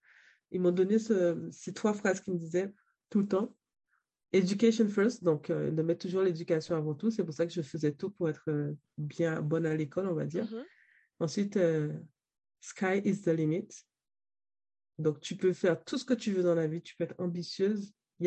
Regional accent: St. Martin; born there; je suis née à Saint-Martin, qui est une île qui est à côté de Saint-Barthélemy.

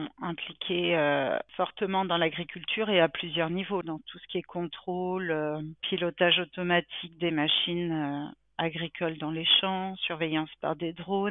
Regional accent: Bourgogne-Franche-Comté, France; Déjà parce que je viens du monde rural, hein. Moi je viens du Charolais en fait. Et dans ma famille, il y a des éleveurs de vaches charolaises

